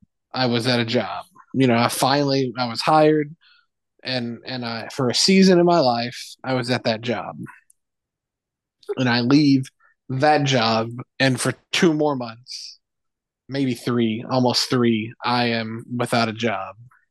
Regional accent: Kentucky, United States; Yeah, dude, I'm from Kentucky.

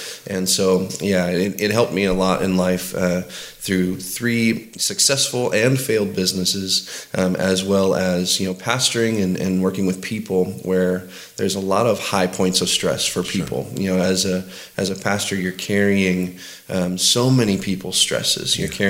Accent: Tri-Cities, Washington, United States; moved away; also born or lived in California; I grew up in Tri-Cities, Washington, which is a small town. I didn't know it was a small town until I moved to California

